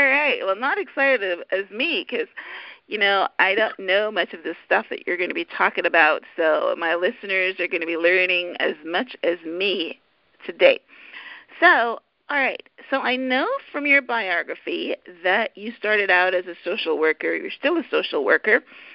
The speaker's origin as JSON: {"language": "English", "town": "Toronto", "region": "Ontario", "country": "Canada", "tie": "born or raised there", "said": "So, you know, we grew up in Regent Park, which is on the other end of it, and that was also equal to equal to the Jane and Finch area, another side of town."}